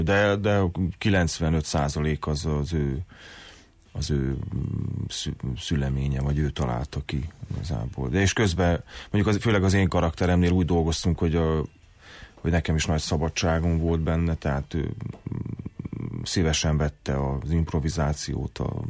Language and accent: Hungarian; Sfântu Gheorghe, Covasna, Romania; én ott tanultam meg románul, elég jól, Székelyföldön, 8 emeletes tömbházban